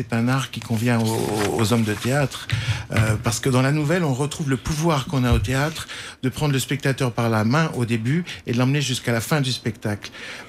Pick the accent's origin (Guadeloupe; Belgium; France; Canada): Belgium; Brussels; Moi, je suis bruxellois et installé pour des raisons totalement d'ordre privé.